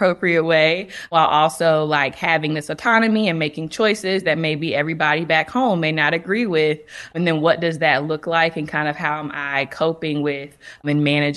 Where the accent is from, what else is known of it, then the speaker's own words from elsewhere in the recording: North Carolina, United States; And so I'm from North Carolina. And so I remember my mom telling me when I was looking at schools outside of North Carolina